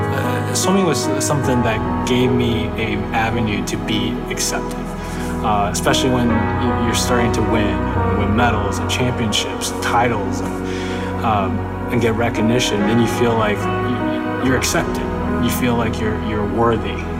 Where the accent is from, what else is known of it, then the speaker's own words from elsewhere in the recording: Tallahassee, Florida, United States; I grew up in Tallahassee, Florida. I was the only Asian child in my entire school.